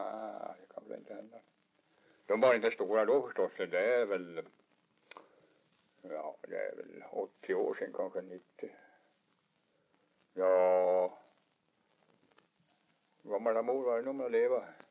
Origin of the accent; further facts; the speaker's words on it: Kajsnes, Sweden; born there; Kajsnes, men jag var född i Kajsnes.